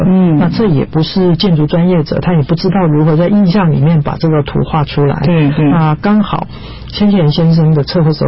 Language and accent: Chinese; Taiwan; 我们来理解我们台湾人、台湾的祖先是什么